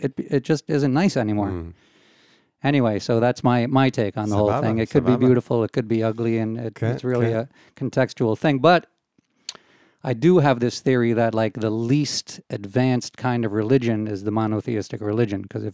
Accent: United States; when I went to school as a kid growing up in the States, you had every kind of person represented

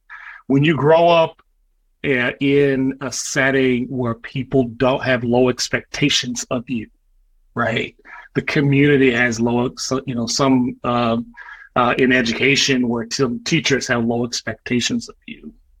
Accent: the South, United States; when I think about growing up in the South, and when I think about my family and the ancestors that came before me, and the fact that my parents were sharecroppers and picking cotton as teenagers

